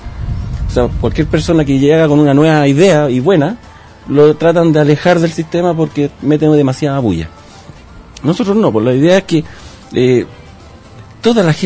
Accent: San Miguel, Santiago Metropolitan, Chile; antiguamente daba orgullo llegar a cualquier parte de Chile y decir, yo soy de San Miguel, la comuna de … la comuna de los palestros

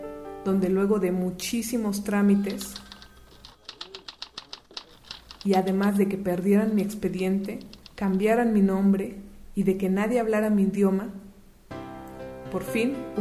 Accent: Tepetzalan, Puebla, Mexico; Yo soy de Tepetzalan y allá, en la Sierra Nororiental de Puebla, donde hay cerros, cafetales, maizales y grutas, antes ahí volaban los quetzales y hoy vivimos los macehualmi.

